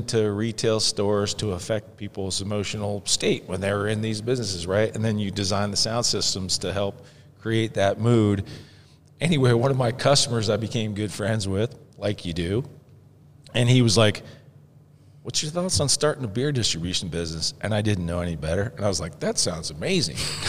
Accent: Ohio, United States; moved away as an adult; So I'm originally from Ohio. Northeastern Ohio.

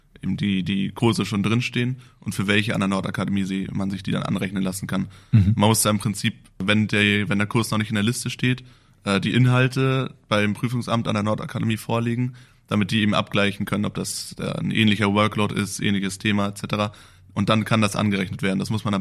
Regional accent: Greifswald, Mecklenburg-Vorpommern, Germany; now in Elmshorn, Germany; Ich komme ja ursprünglich nicht aus Hamburg, sondern aus Mecklenburg-Vorpommern, aus Greifswald. Mhm. Bin jetzt hier nach Elmshorn gezogen, die 2 Jahre.

